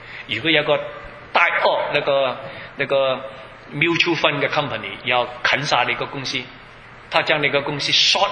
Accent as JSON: {"language": "Chinese", "country": "Hong Kong", "lives_now": "Canada", "said": "我从香港来，1972年是负资产，我见过。"}